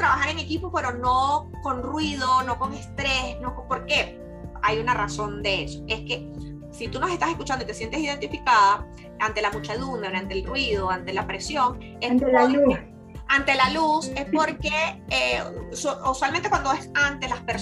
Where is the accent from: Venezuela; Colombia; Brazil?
Venezuela; moved away; uno cree que nada más los que emigramos somos los venezolanos